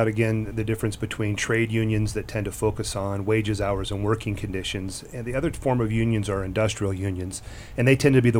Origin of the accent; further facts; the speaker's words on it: California, United States; And I grew up in Northern California, and of course the spotted owl was the big issue.